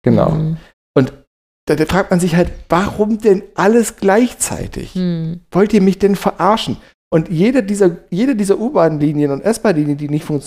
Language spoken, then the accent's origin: German; Berlin, Germany; Man muss ja auch als Berliner manchmal irgendwie doch zur